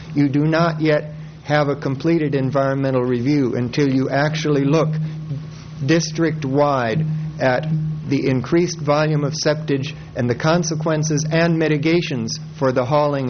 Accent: Atascadero, California, United States; from Atascadero.

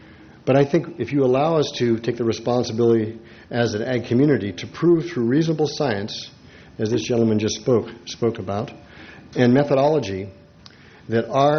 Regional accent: Salinas, California, United States; I'm from Salinas, California, part of a fifth-generation farming family located in the lower reaches of the Salinas Valley.

